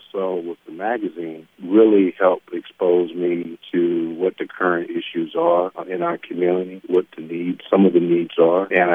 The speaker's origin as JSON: {"language": "English", "town": "Roanoke", "region": "Virginia", "country": "United States", "tie": "born or raised there", "said": "I grew up in Roanoke. Went to William Fleming High School, graduated from high school."}